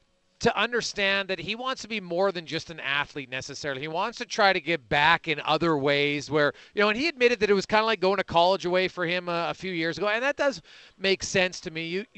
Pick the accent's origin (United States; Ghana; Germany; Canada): Canada; and as a Canadian, when Bennett was drafted, I was floored